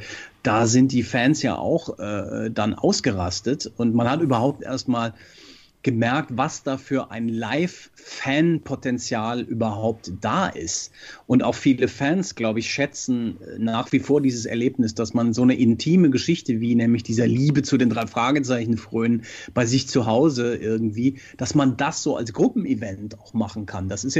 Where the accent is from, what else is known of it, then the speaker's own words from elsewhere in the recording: Frankfurt, Hesse, Germany; In Frankfurt, was mich sehr freut, in meiner Heimat